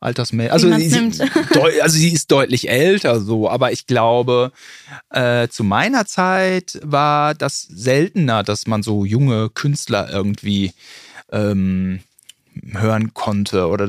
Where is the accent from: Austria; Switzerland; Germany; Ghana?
Germany; Berlin; ich komme aus Berlin, da können tatsächlich viele Russisch.